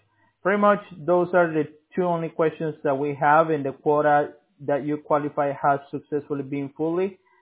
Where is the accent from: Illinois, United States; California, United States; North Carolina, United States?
California, United States; No, sir. I'm from California.